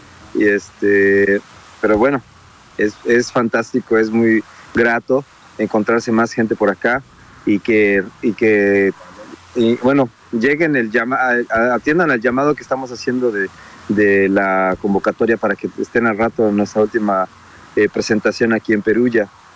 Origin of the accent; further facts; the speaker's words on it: Mexico; es un orgullo como mexicano